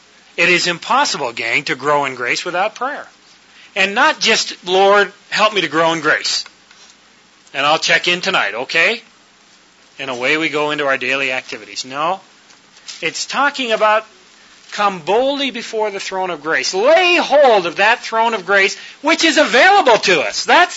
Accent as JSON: {"language": "English", "country": "Canada", "said": "and I'm a Canadian, and we've come all this way"}